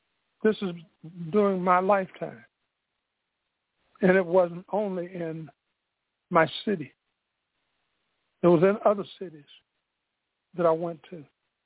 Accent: Spartanburg, South Carolina, United States; born there; That's why I was born in Spartanburg General Colored Hospital, because they weren't going to spend the same on it as they did any other.

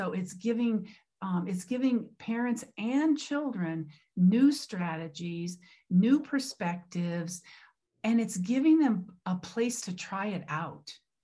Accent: Boulder, Colorado, United States; What brought me out here a few years ago was returning to my hometown, because I grew up mostly in Boulder, and then I had lived away for all of my adult life

